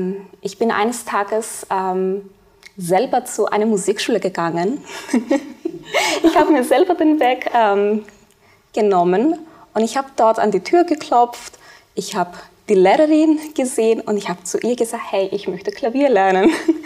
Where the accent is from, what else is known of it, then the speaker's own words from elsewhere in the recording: Cyprus; Ja, ich komme ursprünglich aus Zypern